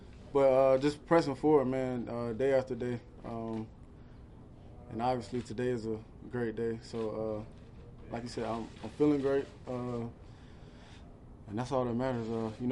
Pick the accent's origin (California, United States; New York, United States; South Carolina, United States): South Carolina, United States; I'm from South Carolina, so we share a lot in common. I'm in Georgia a lot, so.